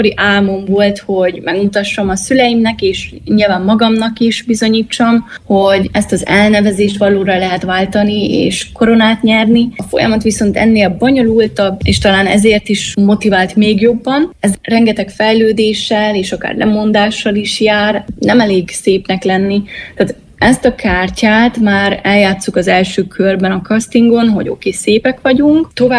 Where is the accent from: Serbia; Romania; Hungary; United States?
Romania; Szentegyháza, Harghita; also born or lived in Székelyudvarhely; Székelyudvarhelyen születtem, de Szentegyházán nőttem fel, tehát nekem Szentegyháza amúgy a szülővárosom, és ebből a kisvárosból igazából nagy álmokkal indultam